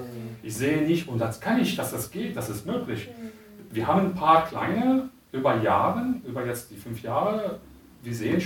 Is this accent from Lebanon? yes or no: yes; Lebanon; German is a second language; now in Nuremberg, Germany; Ich komme aus dem Libanon. 2003 kam ich nach Deutschland. Ich konnte damals kein Deutsch.